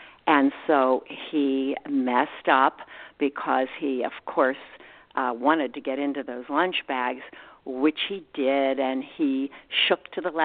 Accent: Penn Hills, Pennsylvania, United States; And by the way, I hail from Pennsylvania. Outside of Pittsburgh, Penn Hills High School is where I attended high school, and then I went back and I taught there.

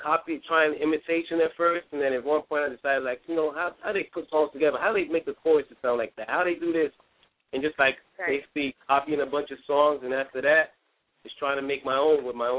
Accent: Mozambique; now in Virginia, United States; I'm actually from Mozambique originally, but I've been in Virginia for 10 years.

